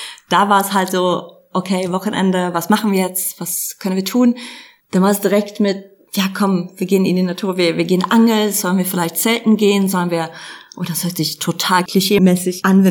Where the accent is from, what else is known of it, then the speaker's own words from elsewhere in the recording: Uppsala, Uppsala County, Sweden; Also wenn ich an Uppsala nachdenke oder darüber nachdenke, meine Heimat, das ist einfach mit so ein positives Gefühl verbunden.